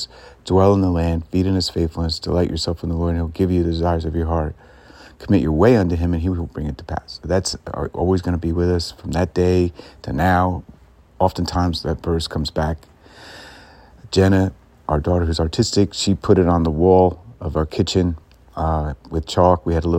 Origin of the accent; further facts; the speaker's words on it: New Jersey, United States; People, you know, thought we were, you know, kind of come in and be weird because we're from New Jersey and all that.